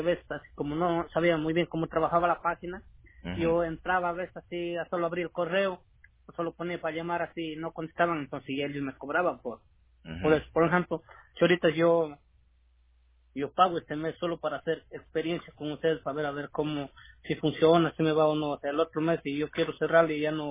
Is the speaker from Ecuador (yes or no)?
yes; Ecuador; De Ecuador.